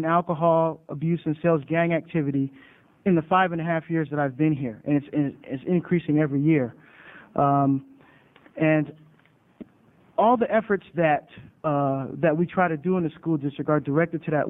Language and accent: English; Newark, New Jersey, United States; Now, I'm from Newark, New Jersey, so I know a little something about violence in schools.